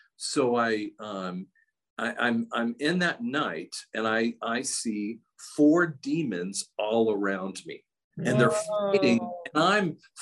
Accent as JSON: {"language": "English", "town": "Denver", "region": "Colorado", "country": "United States", "lives_now": "Tulsa, United States", "said": "We're from Denver area. We're in Tulsa right now."}